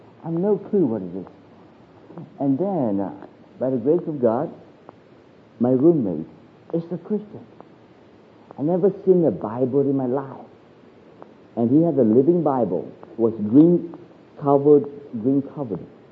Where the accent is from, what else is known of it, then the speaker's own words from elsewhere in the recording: Malaysia; back I was from Malaysia. We don't have a, what they call the dishwasher.